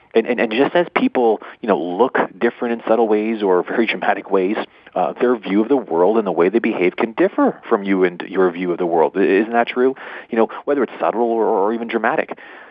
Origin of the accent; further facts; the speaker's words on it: Toronto, Ontario, Canada; He's from Saskatchewan and I'm from Toronto.